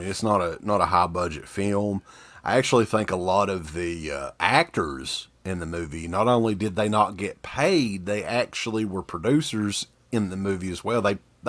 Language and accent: English; Kentucky, United States; We're from Kentucky. We shouldn't be expected to do.